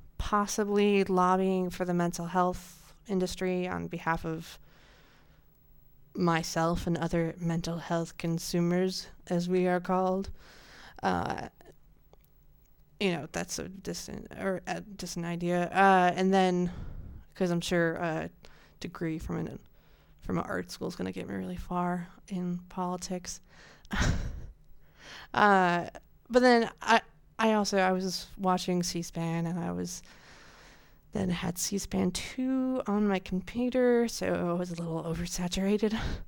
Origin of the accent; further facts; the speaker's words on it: Montana, United States; about my school, where I'm from, in where my hometown in Montana is